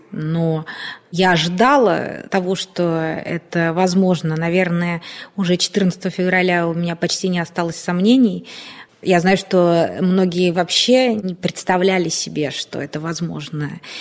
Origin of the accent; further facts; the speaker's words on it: Russia; я гражданка России, родилась в России, выросла в России, говорю по-русски.